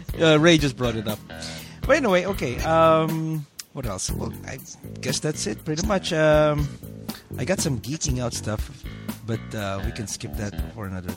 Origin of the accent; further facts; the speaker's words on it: Philippines; I myself, being a Filipino, having a family